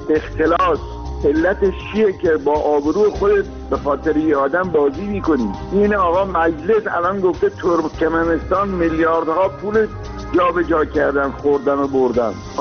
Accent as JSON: {"language": "Persian", "country": "Iran", "said": "بنده به عنوان یک ایرانی عرض میکنم"}